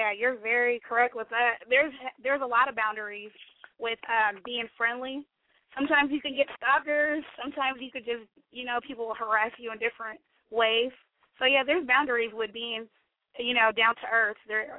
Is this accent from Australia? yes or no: no; Hayward, California, United States; Well, I am from Hayward, California